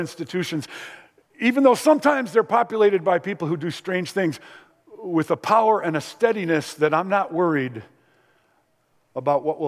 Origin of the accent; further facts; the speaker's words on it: United States; But here's what I'll tell you as an American.